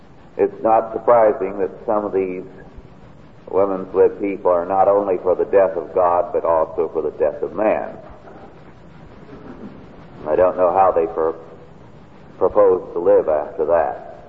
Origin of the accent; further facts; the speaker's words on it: United States; But I can't buy it for that price because I'm an American, and we're not allowed